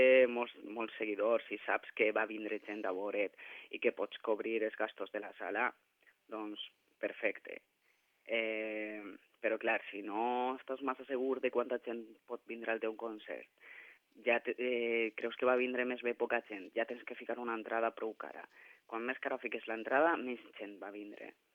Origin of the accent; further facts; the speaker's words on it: Montcada i Reixac, Catalonia, Spain; el següent concert que vam fer va ser a una cafeteria del meu poble, de Montcada